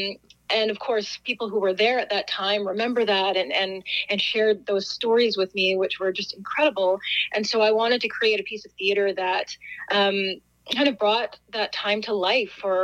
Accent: Canada; So highlighting the Canadian contribution and to that was really important to me as a Canadian.

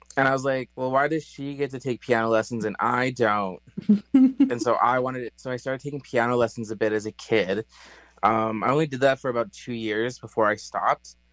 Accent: Ontario, Canada; I am from Treaty 3. I'm Ojibwe. I come from the Wolf Clan.

